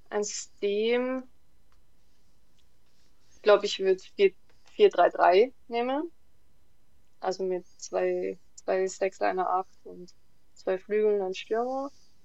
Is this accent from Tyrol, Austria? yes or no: yes; Tyrol, Austria; Ich komme ja aus Tirol